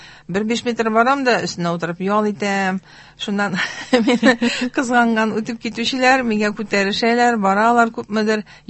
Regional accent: Ufa, Bashkortostan, Russia; Әйе, мин Уфада туып үстем.

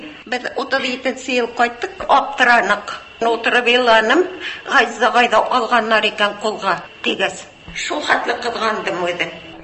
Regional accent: Sterlitamak, Bashkortostan, Russia; now in Moscow, Russia; Әйтәм, мин Стерлиннән Өфөгә килдем. Өфөнән шунда Мәскәүгә килдем, мин әйтәм.

